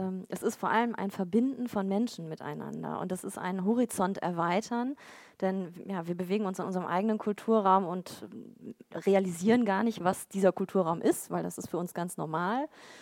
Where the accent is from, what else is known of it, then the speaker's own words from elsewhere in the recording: Germany; ich als Deutsche, wenn ich in den Niederlanden mich bewegt habe